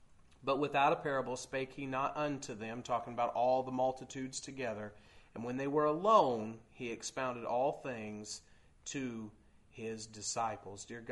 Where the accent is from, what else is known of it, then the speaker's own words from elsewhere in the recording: Indiana, United States; That's one of the things that I like about where we live in Indiana. I've always enjoyed growing up in Owen County, the farms and the woods